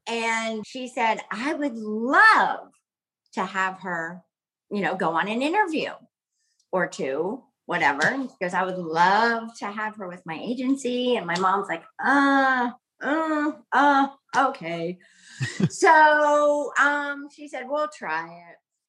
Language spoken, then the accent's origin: English; Coral Gables, Florida, United States; I grew up in Coral Gables, which is Miami, Florida.